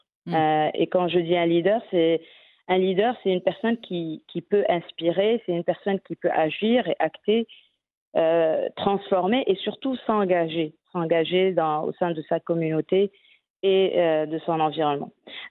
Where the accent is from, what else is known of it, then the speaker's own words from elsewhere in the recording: Morocco; on se sent super bien et fier en tant que Marocain et Africain